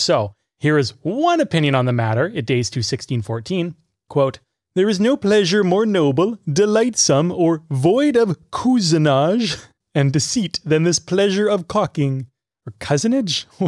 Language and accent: English; Canada; like 10 pin bowling or 5 pin bowling as a Canadian